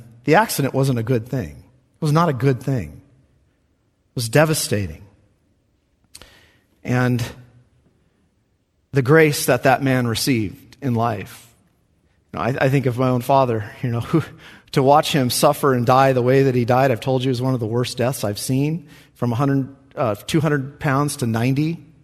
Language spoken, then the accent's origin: English; Hanford, California, United States; in my home church growing up in Hanford